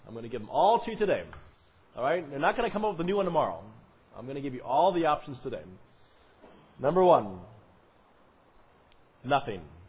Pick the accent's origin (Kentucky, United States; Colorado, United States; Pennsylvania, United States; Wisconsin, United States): Colorado, United States; I grew up in Colorado, and you can go back and forth about, across the Continental Divide